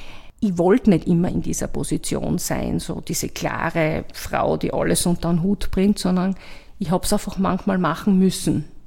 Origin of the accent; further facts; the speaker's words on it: Graz, Styria, Austria; Also ich bin in Gösting aufgewachsen und wir sind dann nach Eckenberg gezogen.